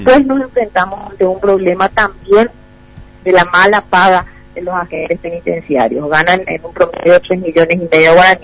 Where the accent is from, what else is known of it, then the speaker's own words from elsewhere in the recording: Paraguay; no estamos acostumbrados como paraguayos a ver decapitaciones.